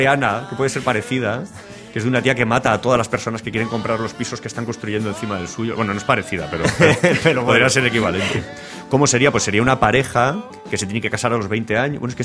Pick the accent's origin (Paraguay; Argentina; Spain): Spain; O conociendo cómo somos los españoles